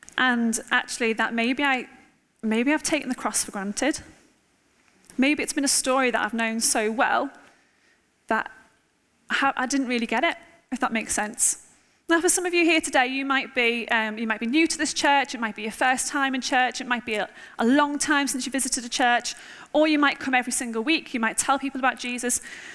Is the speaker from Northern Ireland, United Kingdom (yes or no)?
no; Netherton, North West England, United Kingdom; also born or lived in Aintree / Maghull; now in Middlesbrough, United Kingdom; I was born in Netherton, just lived in Aintree just up the road for most of my life. Went to school in Netherton. I went to church in Netherton as a small child. We moved to McGull when I was 16.